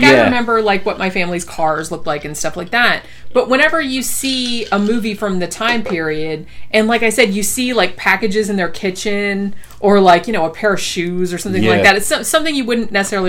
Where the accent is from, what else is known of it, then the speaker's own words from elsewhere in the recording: Daytona Beach, Florida, United States; I grew up in Daytona Beach, which is kind of rednecky. It's still kind of rednecky. It's a lot bigger now than when I was growing up.